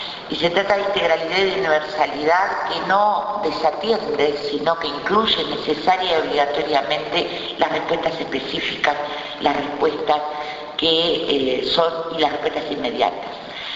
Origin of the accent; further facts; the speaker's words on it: Montevideo, Uruguay; porque yo soy montevideana